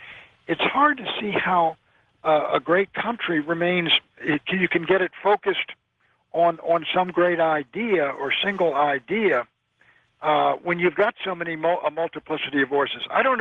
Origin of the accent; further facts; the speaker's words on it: Washington, District of Columbia, United States; The Old Times Herald, I was born and raised in Washington.